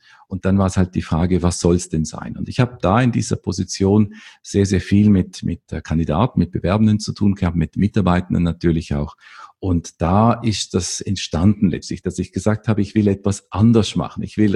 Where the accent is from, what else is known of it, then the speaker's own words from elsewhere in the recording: Vorarlberg, Austria; man hört es wahrscheinlich nicht mehr ganz so gut. Ich komme aus Österreich, aus dem westlichen Teil von Österreich, aus einem bergigen Gebiet effektiv und aus dem Bregenzer Wald.